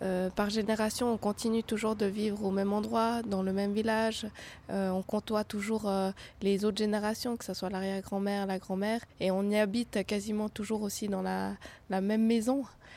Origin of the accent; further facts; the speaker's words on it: Vietnam; Et en même temps, en tant que Vietnamien, on a ce côté traditionnel que la famille est très important.